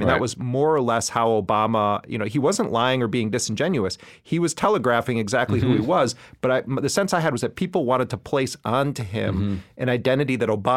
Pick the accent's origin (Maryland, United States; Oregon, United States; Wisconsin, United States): Wisconsin, United States; I mean, I'm originally from Wisconsin. At the time the crime bill was implemented, I was a student in Wisconsin